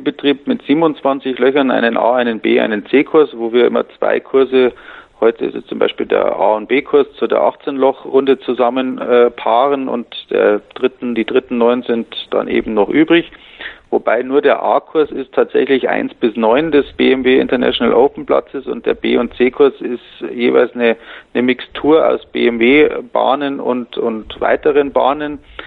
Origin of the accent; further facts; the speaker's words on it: Erding, Bavaria, Germany; Ich bin nämlich Erdinger und ich bin in Erding-Grünbach groß geworden, dem Nachbarclub quasi